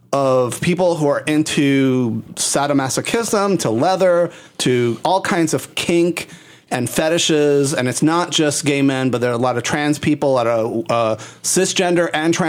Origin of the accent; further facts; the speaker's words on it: Chicago, Illinois, United States; And so, you know, we grew up in Chicago. We came of age. We've seen IML every single year.